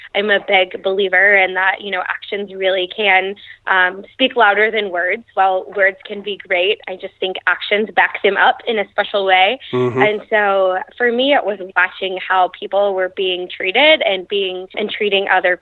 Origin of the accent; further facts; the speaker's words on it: Aledo, Texas, United States; Aledo, Texas is out in the country. So I grew up with cows and horses and goats and chickens